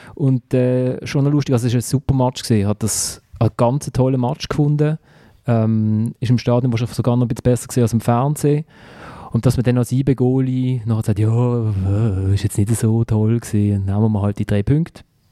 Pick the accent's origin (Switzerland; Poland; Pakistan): Switzerland; Basel, Basel-Stadt; mag ich halt einfach als Basler